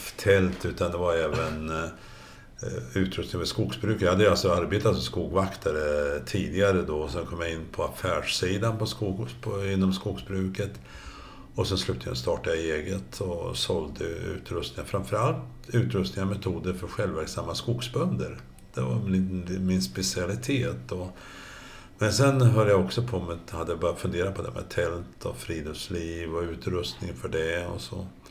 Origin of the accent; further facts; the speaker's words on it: Söderköping, Östergötland, Sweden; now in Jämtland, Sweden; Jag kommer ju från Söderköping i Östergötland. Från början född och uppvuxen på landet i Söderköping, men och sen har jag bott på många olika platser runt om i Sverige, men nu är det ju Jämtland sedan 1975.